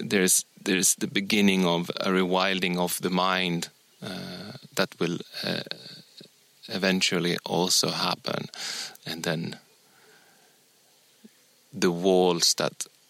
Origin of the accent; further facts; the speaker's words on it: Sweden; am a white middle-aged man, and I grew up in suburbia in Sweden